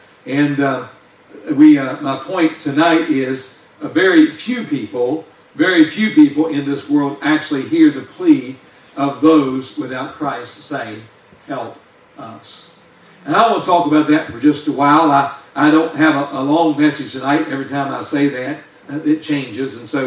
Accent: West Virginia, United States; But, I'm from West Virginia. We follow both sides of Mason Dixon.

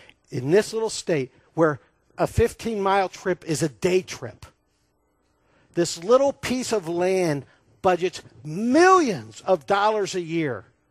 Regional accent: Ohio, United States; I grew up in Ohio, lake effect snow. You've heard of that? I lived that growing up.

